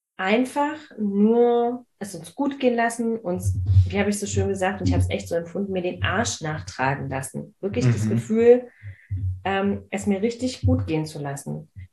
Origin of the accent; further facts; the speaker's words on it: Berlin, Germany; ich bin in Marzahn aufgewachsen.